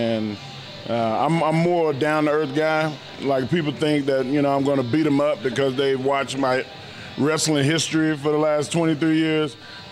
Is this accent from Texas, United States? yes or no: yes; Texas, United States; Growing up in Texas, it's pretty common.